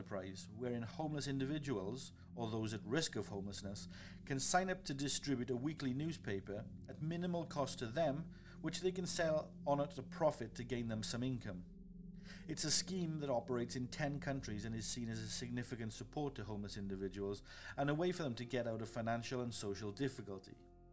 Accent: Cardiff, Wales, United Kingdom; Wayne Ed lived in my hometown of Cardiff, South Wales, throughout the 1990s

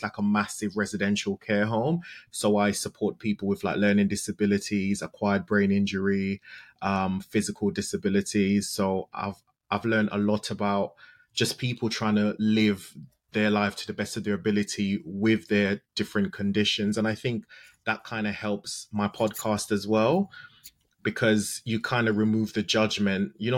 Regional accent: London, United Kingdom; I'm relatively young. I'm in my early 30s, but I grew up in London, and in London, the knife crime rate is quite high.

